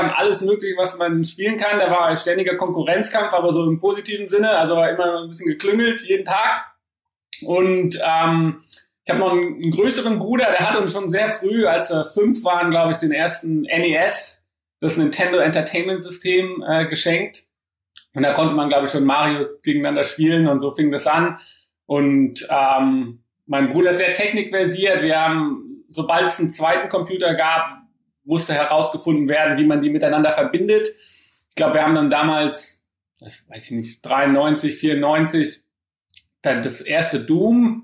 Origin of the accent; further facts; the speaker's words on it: Frankfurt, Hesse, Germany; also born or lived in Oldenburg; Ich bin geboren in Oldenburg. Und meine Familie kommt aus Berlin, also eher so aus dem Norden. Und bin aber dann in Frankfurt später groß geworden.